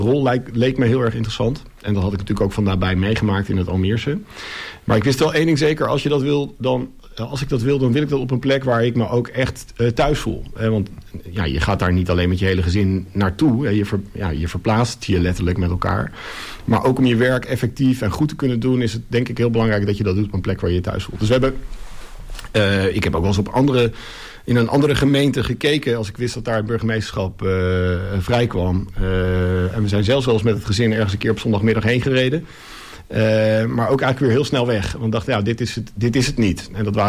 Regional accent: Almere, Flevoland, Netherlands; moved away as an adult; also born or lived in Friesland; now in Texel, Netherlands; Ik ben geboren in Friesland, maar op 2-jarige leeftijd met mijn ouders naar Almere verhuisd.

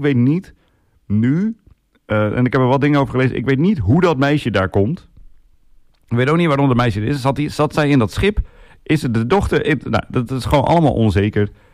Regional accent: Assen, Drenthe, Netherlands; Ik kom natuurlijk uit zelf uit Assen-Drenthe.

